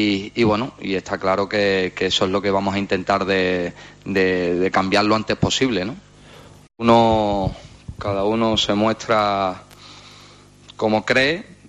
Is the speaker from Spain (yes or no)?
yes; Spain; Como persona y como español